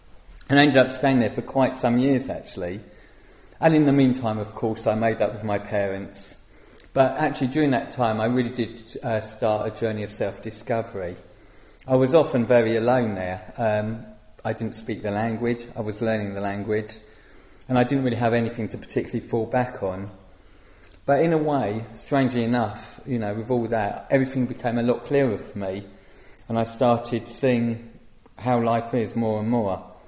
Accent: England, United Kingdom; now in Israel; So when I left England

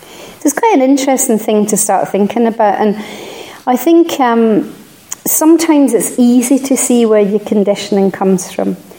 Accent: Scotland, United Kingdom; I'm Scottish. And I'm kind of Irish-Scottish, actually, so it's a double whammy.

